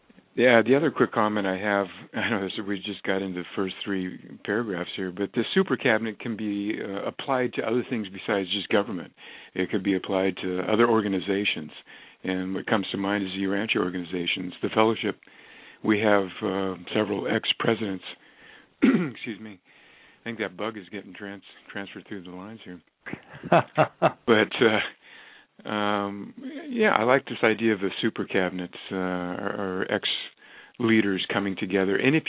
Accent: United States; a lot of us Americans obviously always look to the U.S. government, so forgive us for being too American-centric sometimes

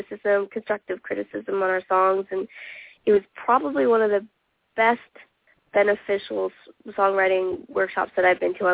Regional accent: Carleton Place, Ontario, Canada; I'm from Carlton Place, Ontario

